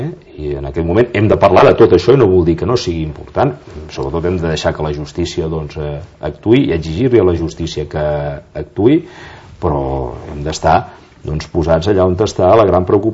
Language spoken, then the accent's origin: Catalan; Sant Cugat del Vallès, Catalonia, Spain; Jo vaig ser diputat a Madrid durant molts anys i de Madrid me'n vaig al meu poble